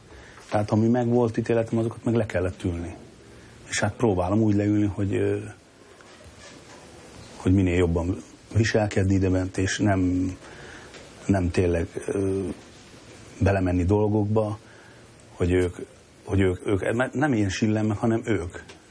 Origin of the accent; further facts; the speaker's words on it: Törökszentmiklós, Jász-Nagykun-Szolnok, Hungary; Büszke vagyok rá, cigány vagyok, annak születtem, úgy is éltem kint, meg úgy is fogok. A mi családunk egy elég nagy családot, Törökszent Miklóson, mondhatom azt, hogy én cigántelepen nőttem föl.